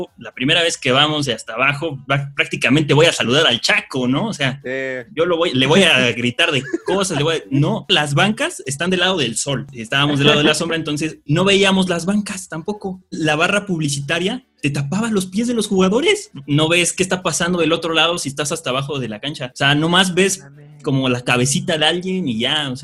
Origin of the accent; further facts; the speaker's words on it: Mexico City, Mexico; Somos de la Ciudad de México, somos de la capital, de la parte norte, alejado de cualquier zona en la que haya buen fútbol. Realmente me gustaría conocer mucho Guadalajara, pero por el momento no conozco más que mi casa.